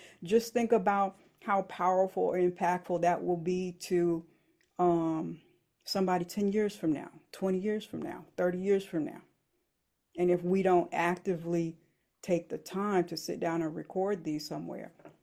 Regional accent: Winston-Salem, North Carolina, United States; born there; I was born in Winston-Salem, North Carolina, so I can run my mouth.

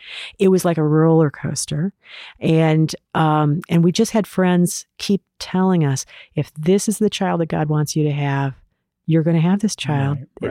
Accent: Iowa, United States; now in Chicago, United States; This is so funny because I'm from Iowa, grew up on a farm, and I was telling this story at a party one time. And here in suburban Chicago

